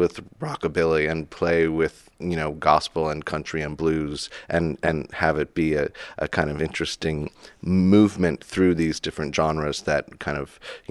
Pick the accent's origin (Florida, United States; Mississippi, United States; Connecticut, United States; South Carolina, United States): South Carolina, United States; Hilton Head; I grew up in Hilton Head, South Carolina. So there were places kind of north of me that were had an interesting set of Southern and colorful characters.